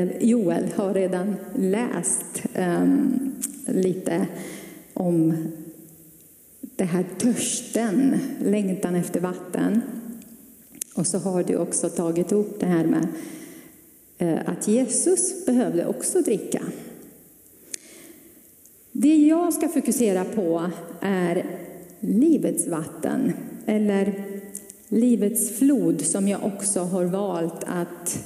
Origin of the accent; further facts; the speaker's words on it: Romania; now in Sweden; sedan 23 år tillbaka när jag kom till Sverige. Och som barn växte jag upp i en baptistförsamling i Rumänien.